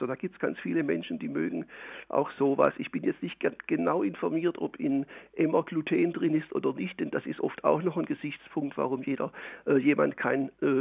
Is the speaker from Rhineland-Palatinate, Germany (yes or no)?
no; Baden-Württemberg, Germany; ich bin Schwabe, die Brezeln sind mit unser höchstes Gut